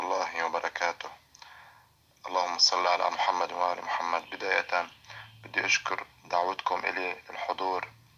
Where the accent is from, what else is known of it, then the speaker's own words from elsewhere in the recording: Beirut, Beirut Governorate, Lebanon; فأنا يعني ابن بيروت، الضاحية الجنوبية ترعرعت فيها منذ نعومة أظافري، لأنني يعني من مصدر البقاعية، بقاع لبنان. نشأت في أسرة ملتزمة وفي مدرسة أيضا، مدارس المهدي عجل الله تعالى فرجه.